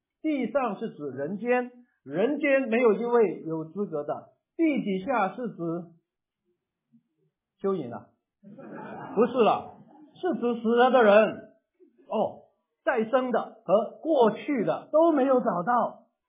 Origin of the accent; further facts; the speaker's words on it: China; 我们中国人对哭泣有很多描写的